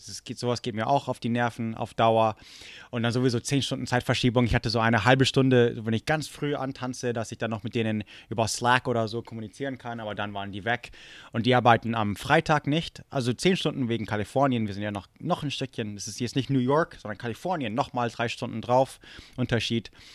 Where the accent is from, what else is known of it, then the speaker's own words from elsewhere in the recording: Germany; also born or lived in Prague, Czechia; now in Israel; ich wohnte 10 Jahre in Prag oder ich bin in Deutschland aufgewachsen oder überhaupt, ich spreche Deutsch